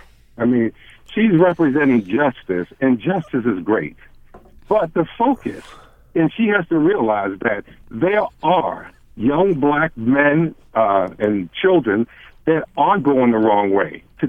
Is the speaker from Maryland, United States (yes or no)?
yes; Baltimore, Maryland, United States; I'm a black man. I grew up in Baltimore City. I was a police cadet in the 70s